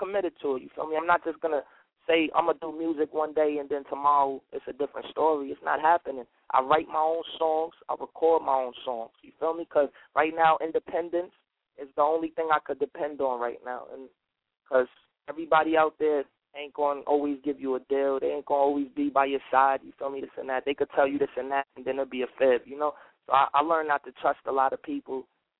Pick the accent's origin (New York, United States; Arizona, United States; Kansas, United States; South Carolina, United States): New York, United States; Bronx; I'm from the Bronx, man. My grind is singing and rapping.